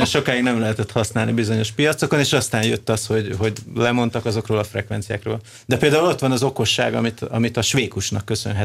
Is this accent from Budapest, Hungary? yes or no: no; Szarvas, Békés, Hungary; én azért tótozok, mert én egy tótvidékről származok.